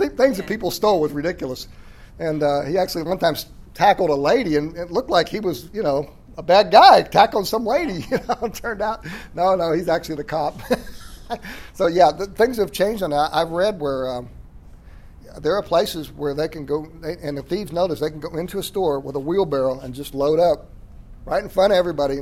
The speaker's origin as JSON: {"language": "English", "town": "Phoenix", "region": "Arizona", "country": "United States", "tie": "born or raised there", "said": "I mean, I grew up in Phoenix, and as a kid, as a carryout boy, they hired a guy who wandered the store undercover looking for shoplifters"}